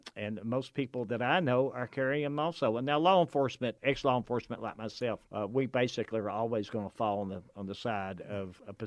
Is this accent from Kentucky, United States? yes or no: yes; Kentucky, United States; Of course, I'm from Eastern Kentucky, and I was raised with guns in the house